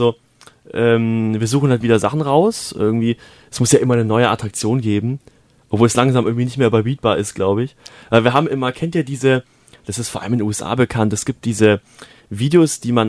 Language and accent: German; Holzgerlingen, Baden-Württemberg, Germany; Und wir sind auch in meiner Heimat Holzgerling